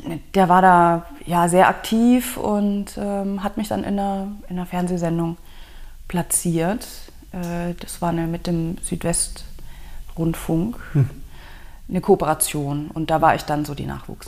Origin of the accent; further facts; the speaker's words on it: Weiden in der Oberpfalz, Bavaria, Germany; Ich bin in Weiden in der Oberpfalz aufgewachsen. Das ist eine kleine Stadt, die, glaube ich, auch erst in den 80er Jahren mit der Autobahn angeschlossen wurde. Also es ist Nordbayern, 90 Kilometer von Regensburg